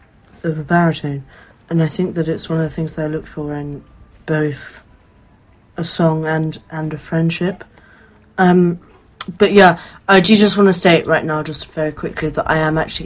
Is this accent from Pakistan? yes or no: no; United Kingdom; Near London.